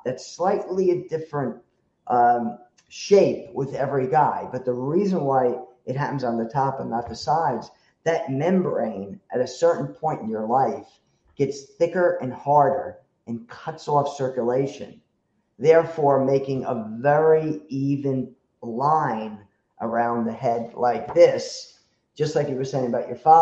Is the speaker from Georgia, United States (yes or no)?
no; New Jersey, United States; Yeah, I'm from New Jersey.